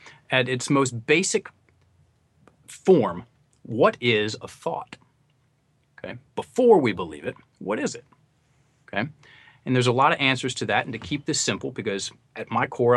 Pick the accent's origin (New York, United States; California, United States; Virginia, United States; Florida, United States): Virginia, United States; And education, we have I'm from Virginia, we have a lake house right down the street from George Washington Carver's home place.